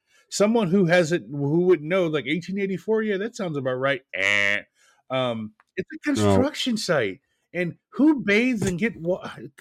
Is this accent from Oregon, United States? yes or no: yes; Oregon, United States; being a kid from the Northwest, Lewis and Clark should be capitalized. I grew up in Oregon.